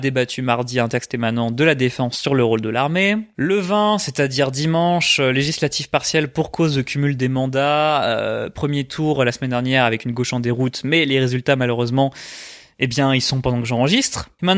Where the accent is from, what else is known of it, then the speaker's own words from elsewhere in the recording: Paris, Île-de-France, France; En tant que parisien, je me sens très footix de cette belle victoire